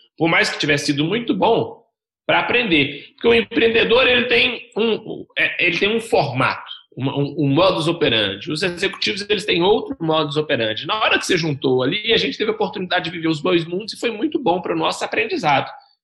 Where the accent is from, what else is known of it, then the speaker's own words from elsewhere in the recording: Belo Horizonte, Minas Gerais, Brazil; eu tenho 30 anos, sou natural de Belo Horizonte, venho de uma família bastante humilde